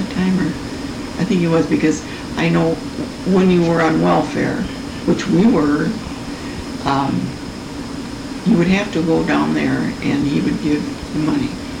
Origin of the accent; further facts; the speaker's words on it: Flat Rock, United States; And so it was interesting growing up in Flat Rock.